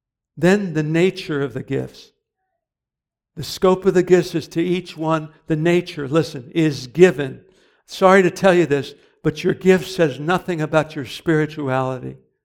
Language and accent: English; Philadelphia, Pennsylvania, United States; I was raised in Philadelphia.